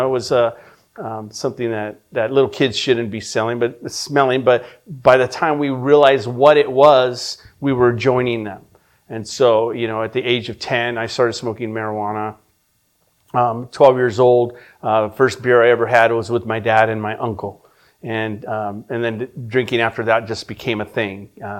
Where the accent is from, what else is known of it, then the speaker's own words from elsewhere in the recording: California, United States; And but born and raised in California, born to a beautiful Italian woman.